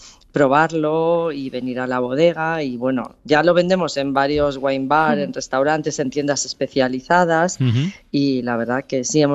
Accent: Spain; now in Toledo, Spain; en el año 99 decidimos sacar nuestro primer vino aquí en Toledo, pero venimos de otras zonas de España.

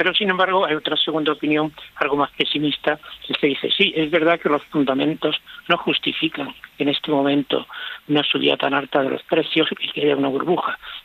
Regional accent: Motril, Andalusia, Spain; lo he visto en mi pueblo, en Motril, este verano que estuve

